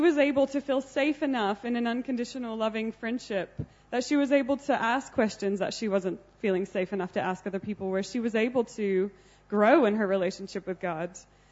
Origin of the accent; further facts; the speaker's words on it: United States; accent: American; I'm obviously American based on my accent. We lived in America for a year and a half.